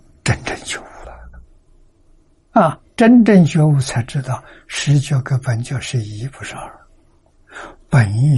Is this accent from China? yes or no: yes; China; 我们中国人讲的本善大学里面讲的至善